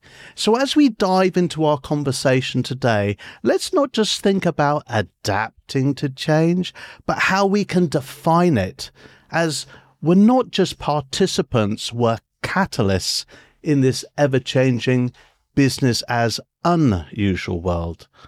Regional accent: England, United Kingdom; accent: British; I'm a Brit, as you can tell by the accent.

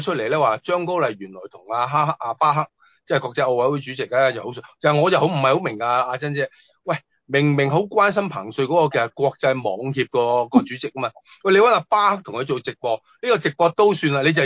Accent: Maoming, Guangdong, China; 咁我其实我嘅家乡都系嗰边嘅。

